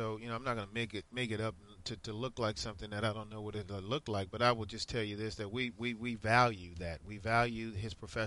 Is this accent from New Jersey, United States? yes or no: no; Virginia, United States; because I grew up in Virginia, Redskins fan